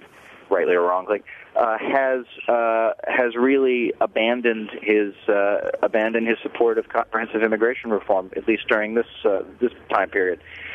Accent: New York City, New York, United States; As a New Yorker and somebody who covered the city for basically two decades

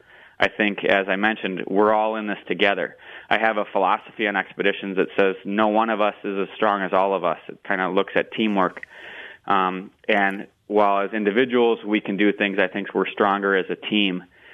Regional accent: Wisconsin, United States; You know, I'm from Wisconsin. We've got Timbs Hill, the highest point, which is, I don't know, 1,300 feet or something like that.

